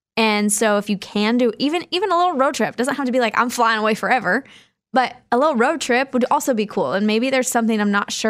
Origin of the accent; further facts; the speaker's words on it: Kansas, United States; At least I feel like, but that's probably because I grew up in Kansas.